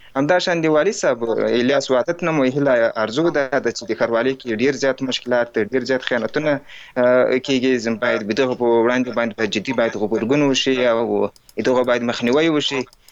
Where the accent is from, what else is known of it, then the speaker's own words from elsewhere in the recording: Paktika, Afghanistan; مثلا زه د پکتیکا اوسېدونکی یم